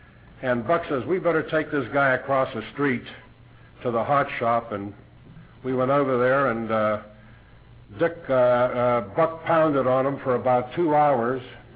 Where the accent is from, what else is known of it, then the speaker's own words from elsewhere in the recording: Potomac, Maryland, United States; I'm from Potomac, Maryland, incidentally